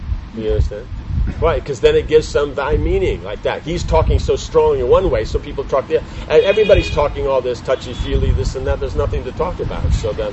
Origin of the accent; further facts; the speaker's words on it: United States; And when they find out I'm from America, what's the question they ask?